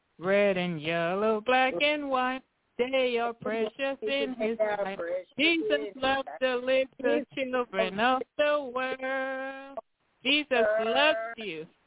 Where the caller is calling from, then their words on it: Tennessee, United States; I'm calling from Tennessee.